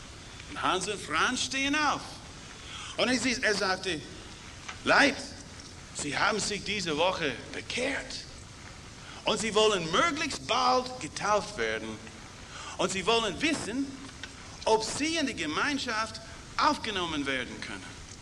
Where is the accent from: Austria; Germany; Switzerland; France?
Austria; Salzburg; Ein Bauer steht auf in der Versammlung, einmal bei uns in Salzburg.